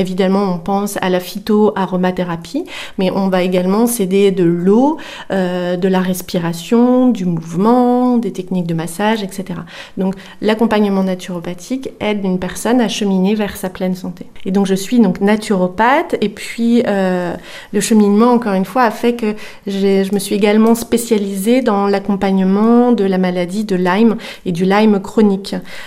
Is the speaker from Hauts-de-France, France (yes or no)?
no; Brittany, France; now in Gabarret, France; j'ai 35, 36 ans maintenant, je suis bretonne d'origine et je suis arrivée à Gabarret il y a un peu plus de 3 ans maintenant.